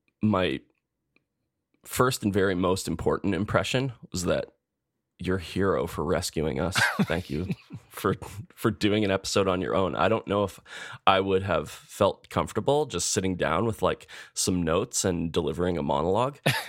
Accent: Edmonton, Alberta, Canada; We're two chefs from Edmonton, Alberta, Canada. We love food and we love to talk about it.

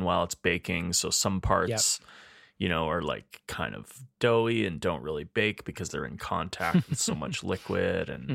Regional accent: Edmonton, Alberta, Canada; We're two chefs from Edmonton, Alberta, Canada.

